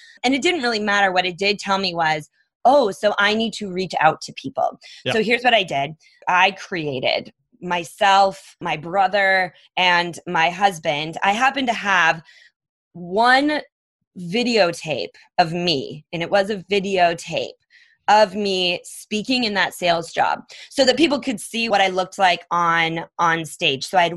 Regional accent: Minnesota, United States; now in Phoenix, United States; Like I grew up in Minnesota. So I was like, I could go back and visit friends in Minnesota.

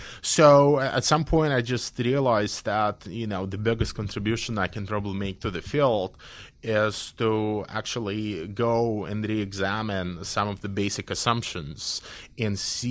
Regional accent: Belarus; I come from Belarus, as you've mentioned, so I've always been interested in the questions of democratization

